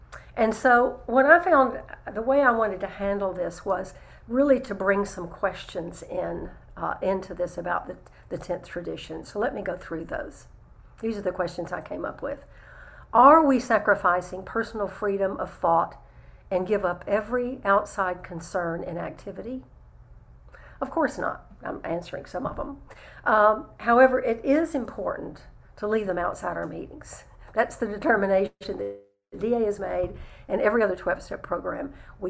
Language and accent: English; Texas, United States; Remember, I'm a Texan